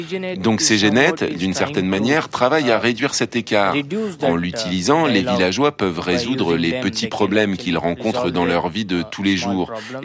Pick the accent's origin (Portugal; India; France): India; Hyderabad, Telangana; Je viens de l'état du Telangana au sud de l'Inde. J'ai grandi à Hyderabad.